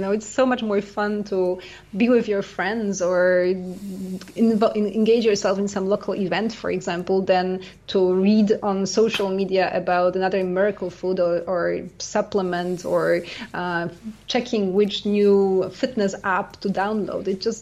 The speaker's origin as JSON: {"language": "English", "country": "Canada", "also_born_or_lived": "United States", "said": "I lived in US as well for a while. I'm Canadian."}